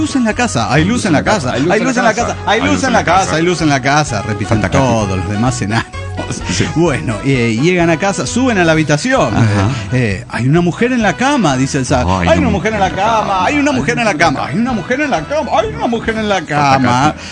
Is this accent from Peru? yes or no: no; Campo Quijano, Salta, Argentina; de Campo Quijano, Rosario de Lerma, Argentina.